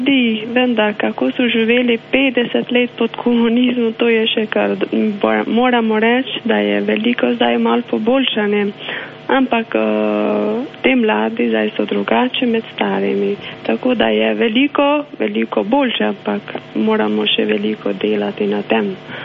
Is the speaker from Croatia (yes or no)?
no; Kosovo; Slovenian is a second language; now in Albania; jaz sem pa iz Kosova drugač, pa tukaj živim že 6 let.